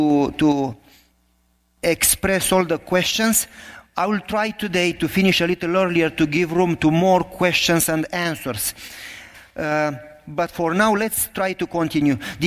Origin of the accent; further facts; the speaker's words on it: Romania; accent: Romanian; English is a second language; now in United States; This is not a Canada accent, it's not Kentucky. This is Romanian accent, it's worse.